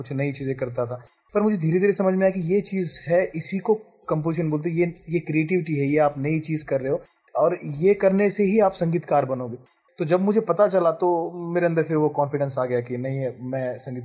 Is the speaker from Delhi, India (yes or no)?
no; Beed, Maharashtra, India; now in Mumbai, India; जी मैं बेसिकली महाराष्ट्र से ही हूँ। महाराष्ट्र में एक छोटा डिस्ट्रिक्ट है बीड, मैं वहाँ से बिलोंग करता हूँ उस डिस्ट्रिक्ट से। 10th तक मैं वहीं मेरी पढ़ाई हुई है, उसके बाद मैं मुंबई शिफ्ट हुआ।